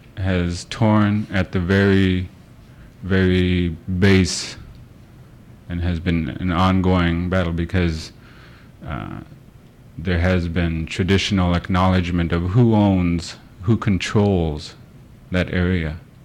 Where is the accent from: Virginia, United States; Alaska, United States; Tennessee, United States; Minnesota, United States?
Alaska, United States; Sitka; I spoke that I was from Southeast, from Sitka.